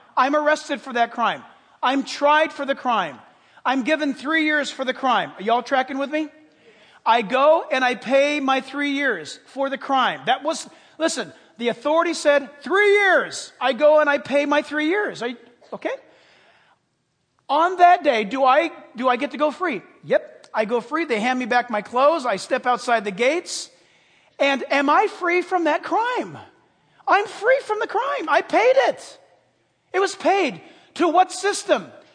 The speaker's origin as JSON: {"language": "English", "region": "California", "country": "United States", "tie": "born or raised there", "said": "Back in the day, everybody used to put lights up on their house when I grew up in Orange County."}